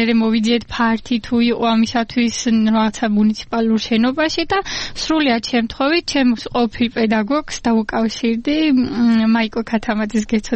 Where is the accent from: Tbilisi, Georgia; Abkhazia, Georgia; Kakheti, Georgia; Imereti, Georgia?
Kakheti, Georgia; Apeni; არა აფენიდან ვარ ისეც ლაგოდეხს ეკუთვნის